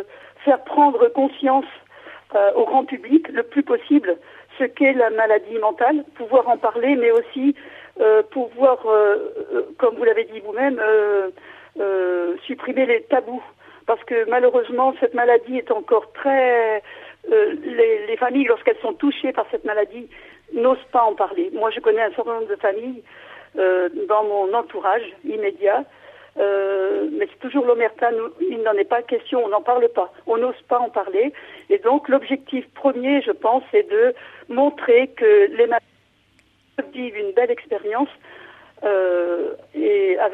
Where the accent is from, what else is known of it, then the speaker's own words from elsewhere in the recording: Saint-Michel, Pays de la Loire, France; Moi-même, je suis de Saint-Michel, donc, voyez, je suis bien placée pour pouvoir les accueillir